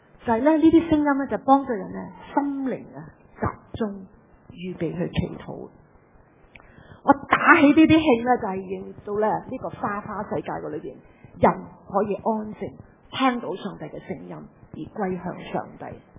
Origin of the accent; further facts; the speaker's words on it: China; 我哋中国人嘅伟大嘅老师孔子都话：不知生，焉知死咧？